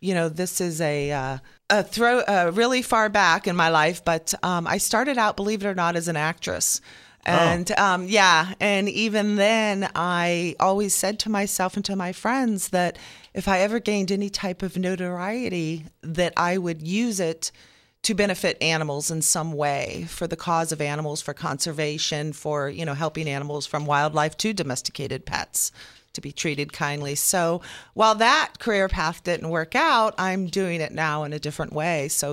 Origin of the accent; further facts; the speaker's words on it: Florida, United States; Well, I was born in South Florida, moved up to North Florida for a while, but yes, longest in this area, St. Pete Seminole.